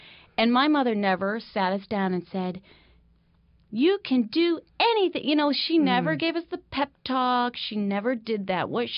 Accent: Freeville, New York, United States; And I think growing up in Freeville, I always loved movies from the 30s and 40s

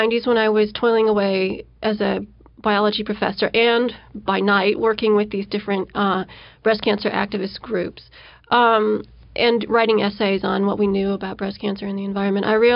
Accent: Illinois, United States; also born or lived in Massachusetts; And then I moved back into my sister's basement in 1994, back in my hometown of Illinois, and tried to deploy whatever skills I had as a kind of environmental detective in my home community.

